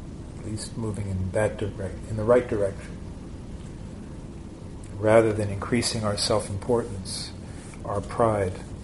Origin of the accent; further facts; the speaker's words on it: United States; I'm an American. What do I know about manners?